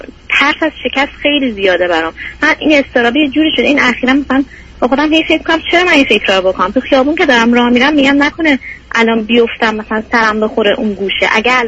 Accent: Iran; moved away as an adult; now in New York, United States; الان 28 سالمه، مدت 5 سال نیمی که از ایران اومدم، امریکا نیویورک هستم.

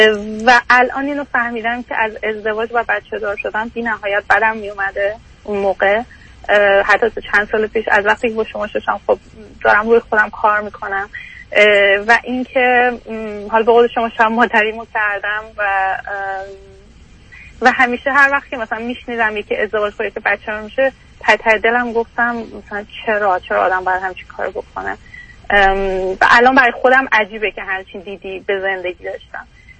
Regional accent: Iran; moved away as an adult; now in Canada; بعد از اینکه درسم لیسانس تموم شد تو ایران، برای ادامه تحصیل از ایران اومدم بیرون

